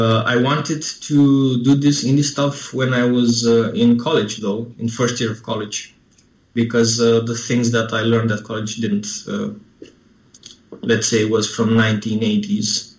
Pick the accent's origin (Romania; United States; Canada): Romania; growing up in Romania, both of us